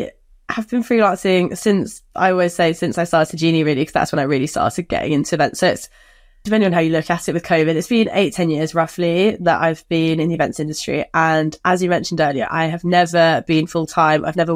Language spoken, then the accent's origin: English; France; I grew up in France, so I moved to Paris when I was 18.